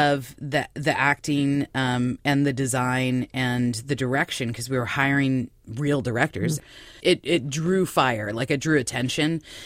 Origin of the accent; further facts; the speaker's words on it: East Coast, United States; now in Seattle, United States; I found when I first got out here, because I'm from the East Coast